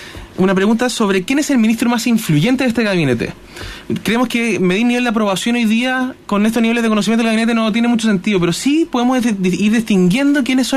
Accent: Chile; Lo que sí estamos dispuestos como chilenos es avanzar en un proceso de negociación

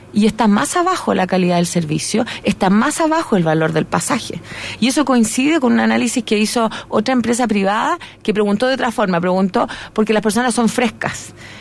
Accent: Chile; como ciudadanos, como responsables, como chilenos y chilenas, como dicen, tenemos que asumir

